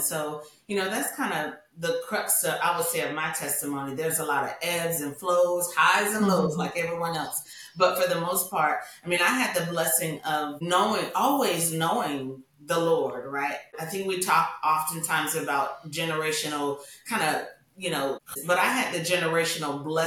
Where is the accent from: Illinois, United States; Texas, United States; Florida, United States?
Florida, United States; Lakeland; So I grew up in this area. It's called Lakeland. So not far from Tampa. So between Tampa and Orlando in Lakeland.